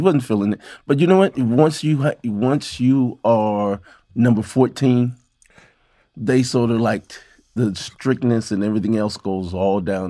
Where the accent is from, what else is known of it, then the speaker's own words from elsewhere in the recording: Chicago, Illinois, United States; I was exposed to Chicago's Gold Coast, which was another whole world from where I grew up on the South Side.